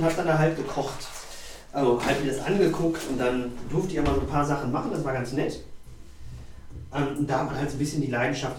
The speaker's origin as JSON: {"language": "German", "town": "Lingen", "region": "Lower Saxony", "country": "Germany", "lives_now": "Bremen, Germany", "said": "Aus dem Emsland."}